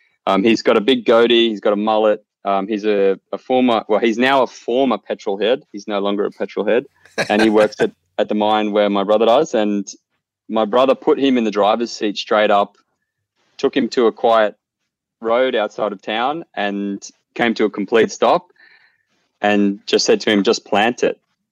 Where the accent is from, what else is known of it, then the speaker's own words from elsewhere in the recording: Australia; now in Melbourne, Australia; and I live in Melbourne now. And about a month ago, or a bit over a month ago, I came back to my hometown for a holiday, and I brought my Tesla, which I've had for about 18 months.